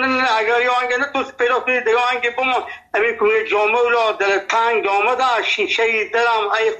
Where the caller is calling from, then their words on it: Nimruz, Afghanistan; ما 50 سال در ولایت نیمروز هستیم. اینجا لهجه ما لهجه فارسی هست، اینجا لفظی ما لهجه بلوچی هست، اینجا پشتو گپ میزنیم.